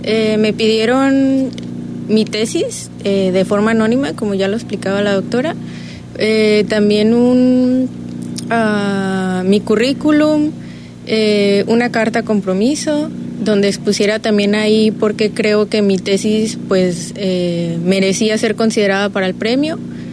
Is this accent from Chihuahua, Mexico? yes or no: no; Guadalajara, Jalisco, Mexico; porque yo soy de Guadalajara